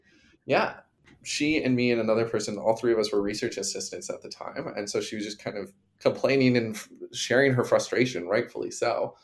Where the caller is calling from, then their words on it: Halifax, Nova Scotia, Canada; Yeah, so I'm joining from Halifax, Nova Scotia, which is located in Mi'kma'ki, the ancestral and unceded territory of the Quebec peoples.